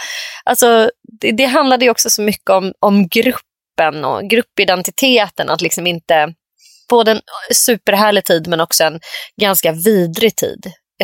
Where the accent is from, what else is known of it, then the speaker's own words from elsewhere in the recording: Nacka, Stockholm County, Sweden; Saltsjöbo, där jag växte upp på Orminge, det var ju verkligen så här sosse, lite white trash place liksom.